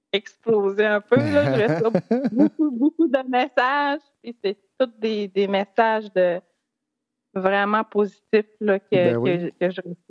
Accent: Obedjiwan, Quebec, Canada; Oui, je viens d'Obidjouane.

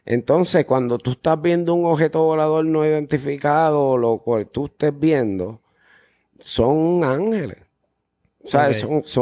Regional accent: Carolina, Puerto Rico; Yo soy de Puerto de Carolina, pero en el monte de Canóvanas, para el Yunque, para allá, para Palmasola.

